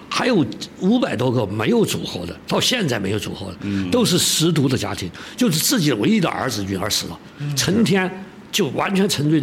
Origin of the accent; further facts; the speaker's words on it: Chengdu, Sichuan, China; 我因为我在华西坝长大